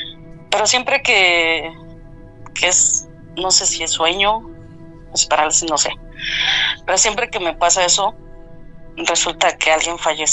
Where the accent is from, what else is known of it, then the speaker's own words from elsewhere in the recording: Puebla, Mexico; Pero se puede decir allá en Puebla, porque yo soy de Puebla